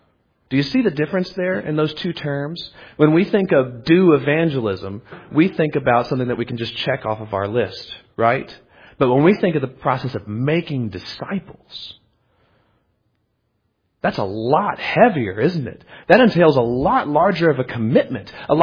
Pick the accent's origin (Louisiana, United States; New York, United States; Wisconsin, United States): Louisiana, United States; I come from a culture that is very much that way. I'm from North Louisiana originally. Crazy religious.